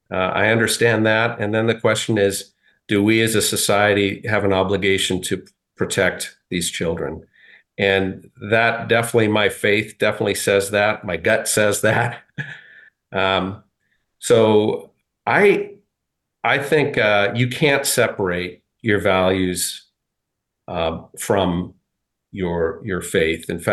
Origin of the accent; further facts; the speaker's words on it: Montana, United States; I grew up in Western Montana on a cattle ranch.